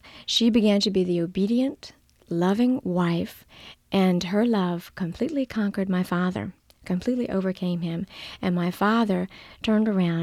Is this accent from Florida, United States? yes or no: no; New Orleans, Louisiana, United States; I grew up in New Orleans, and I lived in a family that was not Christian.